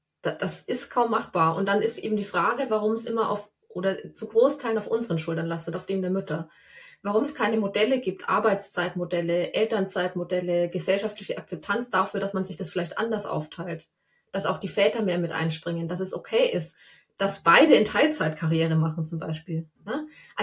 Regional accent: Bavaria, Germany; ich komme aus Bayern. Also ich

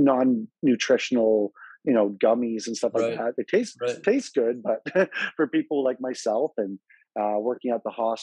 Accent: London, Ontario, Canada; I'm from London, Ontario. I'm actually just moved into a new area

